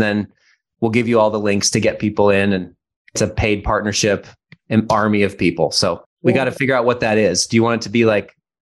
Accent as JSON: {"language": "English", "town": "Seattle", "region": "Washington", "country": "United States", "lives_now": "Phoenix, United States", "said": "Well, we have a house here in Phoenix. I'm from Seattle originally, north of Seattle."}